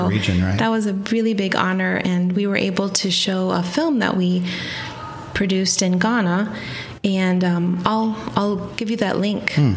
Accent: United States; also born or lived in Mauritania / Gabon; Yeah, I am from the United States and I attended St. Olaf College, which is here in Minnesota.

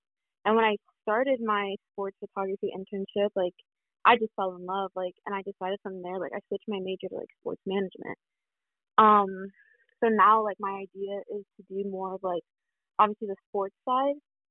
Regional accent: Miami, Florida, United States; I'm a fourth year at the University of Florida. I'm also from Miami, Florida.

